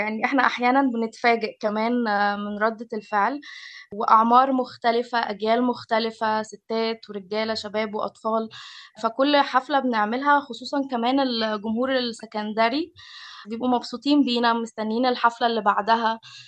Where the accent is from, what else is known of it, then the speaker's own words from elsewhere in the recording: Egypt; بالنسبة لي أو بالنسبة لنا إحنا مصريين متعودين على الإيقاع المقسوم والفلاحي